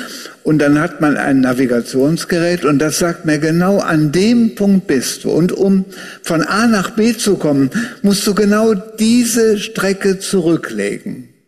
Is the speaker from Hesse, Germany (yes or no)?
no; Wuppertal, North Rhine-Westphalia, Germany; eigentlich ist Wuppertal meine Heimatstadt. Und ich bin da oben in Ronsdorf groß geworden. Und als ich 6 oder 7 Jahre alt war, da ist mein Vater mit mir nach Elberfeld gegangen.